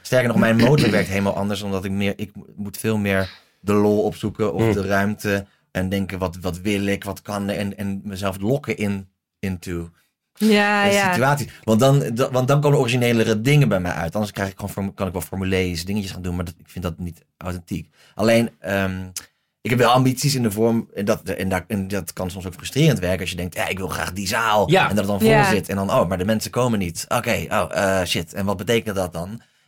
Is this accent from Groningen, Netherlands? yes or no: yes; Groningen, Netherlands; Ik kom uit Groningen.